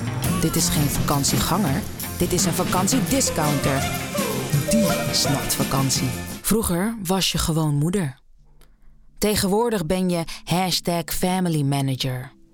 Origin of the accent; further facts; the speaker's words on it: Amsterdam, North Holland, Netherlands; Ik kom uit Amsterdam